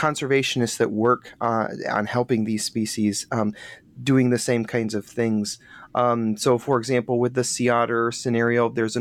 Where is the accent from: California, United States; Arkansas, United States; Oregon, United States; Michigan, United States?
Michigan, United States; which is a unpublished board game convention here in Michigan. We're both from Michigan, which has been really great.